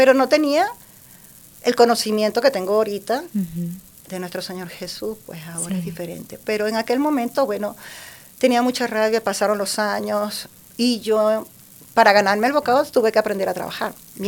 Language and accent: Spanish; Venezuela; Bien, soy de Venezuela.